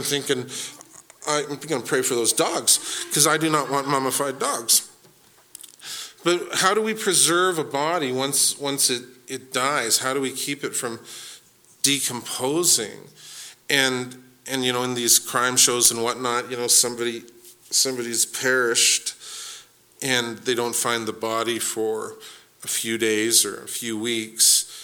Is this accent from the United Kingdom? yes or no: no; Salmon Arm, British Columbia, Canada; Now, I grew up in Salmon Arm that had a lot of dairy farms.